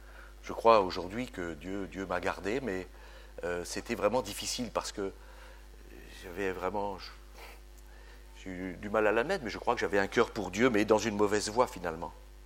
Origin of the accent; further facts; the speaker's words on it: Chartres, Centre-Val de Loire, France; born there; Donc je suis né en 1955 à Chartres, en Eure-et-Loir, dans une famille pratiquant la religion catholique avec assiduité.